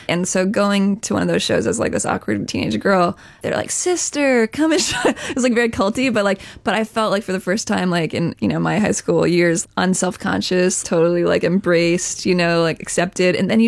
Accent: New Jersey, United States; Thing is that when I was like 14 or 15, I grew up in Jersey

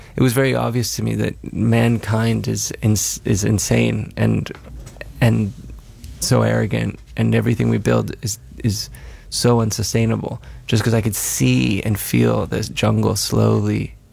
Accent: Caracas, Capital District, Venezuela; Well, I grew up in Venezuela, in Caracas, Venezuela

